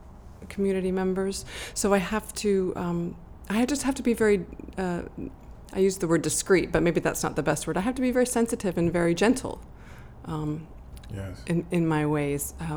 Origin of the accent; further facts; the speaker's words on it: Chicago, Illinois, United States; I can't just go to a Native American community center and say, "Hey, everybody, I'm from Chicago."